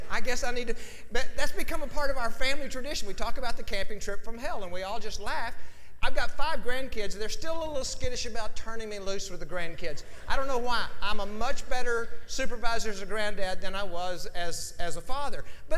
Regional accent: Texas, United States; a guy that I went to school with in my hometown in West Texas lived in Stephenville at the time

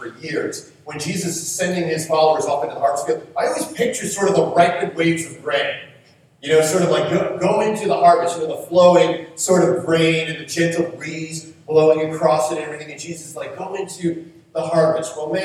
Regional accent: New York, United States; and I'm from New York. I have no concept of like harvesting or like what any cool farm illustrations that I could come up with or anything.

